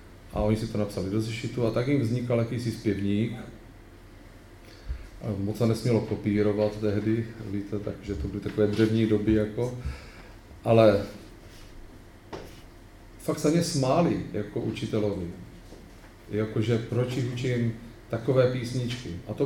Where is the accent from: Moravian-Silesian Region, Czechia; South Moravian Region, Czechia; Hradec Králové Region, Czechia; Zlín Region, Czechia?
Zlín Region, Czechia; Uherské Hradiště; my jsme jako tam jako u Uherského Hradišťa. Vy jste ze Slovácka